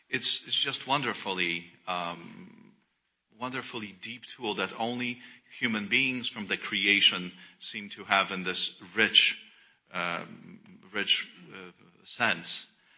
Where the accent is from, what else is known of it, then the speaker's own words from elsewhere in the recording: Poland; I remember growing up in Poland